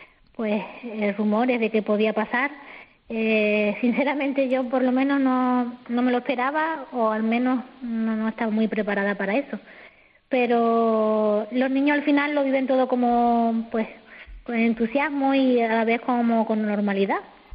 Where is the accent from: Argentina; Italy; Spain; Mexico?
Spain; Málaga, Andalusia; now in La Palma, Spain; pero yo soy de Málaga y llevo ya aquí pues 16 años viviendo